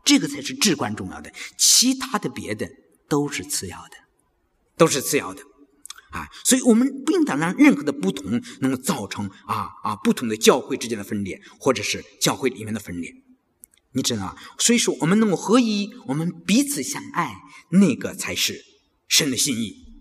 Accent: China; 这个谦虚我们中文翻译谦虚不是我们中国人那种你好是吧怎么那种谦虚

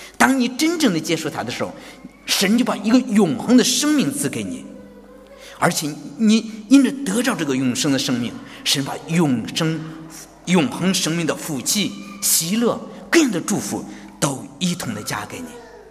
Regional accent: China; now in Australia; 我们从中国来的人，我们都相信只有科学好像能够拯救国似的

